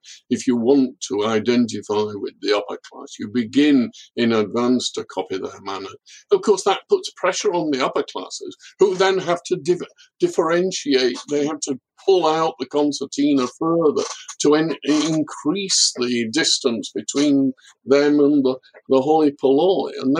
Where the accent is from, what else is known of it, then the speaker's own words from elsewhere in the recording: Yorkshire and the Humber, United Kingdom; now in Ireland; I come from Yorkshire and we're supposedly, and I think actually famous for, we're famous for bluntness, and I think it's actually true.